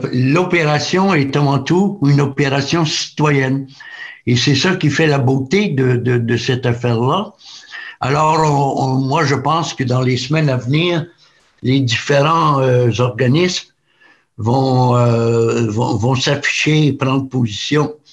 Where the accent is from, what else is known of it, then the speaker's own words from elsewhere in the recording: Canada; Non, si ce n'est que je suis un Acadien heureux.